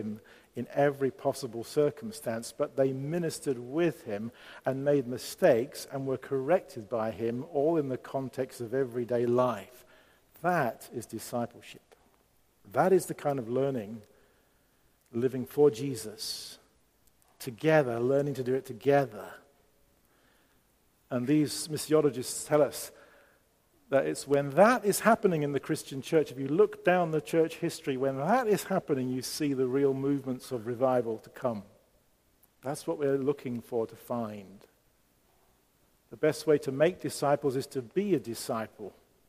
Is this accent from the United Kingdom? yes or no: yes; United Kingdom; now in Bremen, Germany; That's why I'm here in Bremen, because I feel, even as a British man, and I believe the UK is Europe